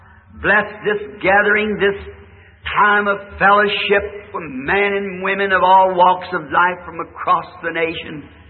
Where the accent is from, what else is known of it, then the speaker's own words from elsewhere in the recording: the South, United States; I'm a Southerner, slow to begin with.